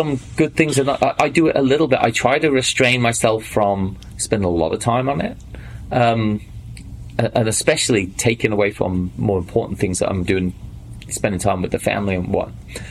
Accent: England, United Kingdom; It's something I probably used when I grew up in England.

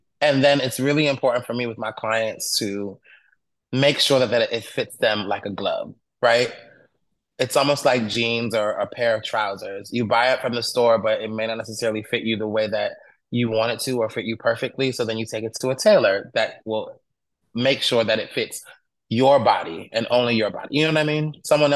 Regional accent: Connecticut, United States; also born or lived in Washington; Like I said, I'm from Connecticut. New York is, you know, very close to there.

